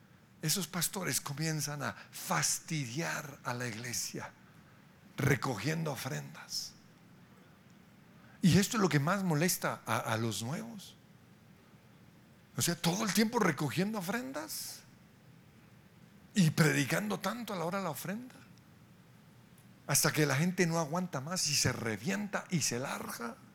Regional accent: Colombia; Como colombiano, como ciudadano, yo tengo que ser fiel con los recursos de la nación.

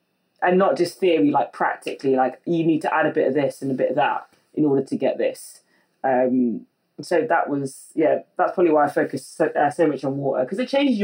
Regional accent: West Midlands, United Kingdom; So step one, I came from the Midlands next to Burton-on-Trent, which is already like, that's kind of like Mecca for beer in the UK.

